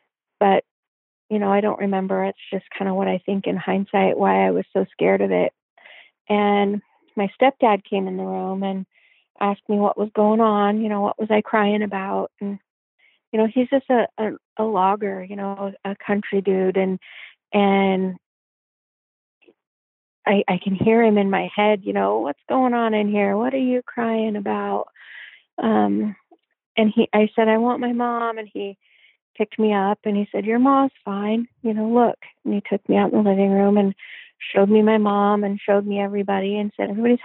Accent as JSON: {"language": "English", "town": "Olympia", "region": "Washington", "country": "United States", "tie": "born there", "said": "I was born in Olympia, Washington in 1973, June 1973. And Olympia is about 10, 15 miles outside of the Nisqually Reservation."}